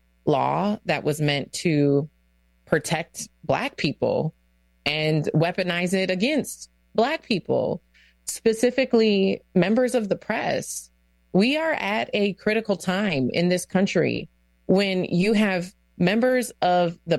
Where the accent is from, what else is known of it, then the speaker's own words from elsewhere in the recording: United States; It's my constitutional right as an American.